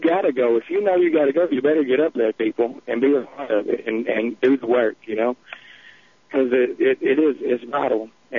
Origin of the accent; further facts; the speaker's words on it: the South, United States; accent: Southern country; And Southern, I know people get a kick out of my country accent up there.